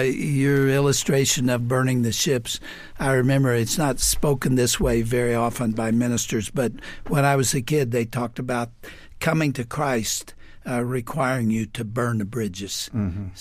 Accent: Texas, United States; You know I'm a Texan, don't you?

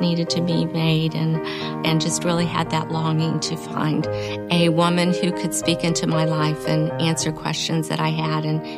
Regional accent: Evansville, Indiana, United States; I'm from Evansville, Indiana.

